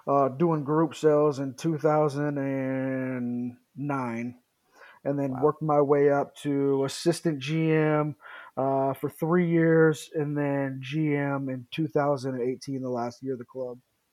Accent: Kansas, United States; I actually grew up coming down to Wichita quite a bit between Wichita and Topeka and Kansas City for different things.

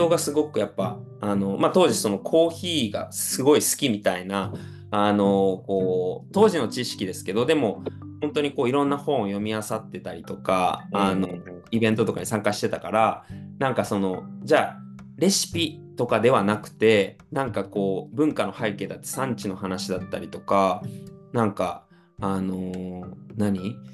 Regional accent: Fukuoka, Japan; でオランダに着いた時は、僕福岡出身なんですけれども、で、

